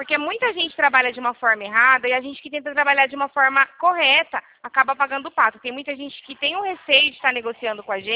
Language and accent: Portuguese; São Paulo, Brazil; Eu sou do interior de São Paulo.